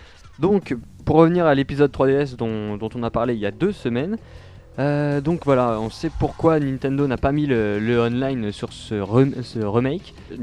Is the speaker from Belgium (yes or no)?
no; France; impossible pour nous, pauvres Français, d'avoir le jeu dans notre langue maternelle